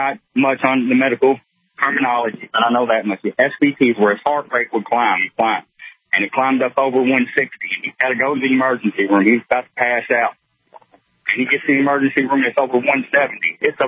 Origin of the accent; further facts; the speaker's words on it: Kentucky, United States; I'm from Kentucky, and I wanted to discuss first my January 6th encounter with Mr. Epps